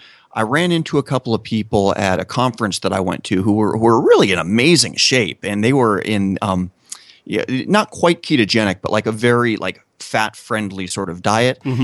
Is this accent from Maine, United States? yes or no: no; Oregon, United States; I was raised in Oregon and an Oregonian.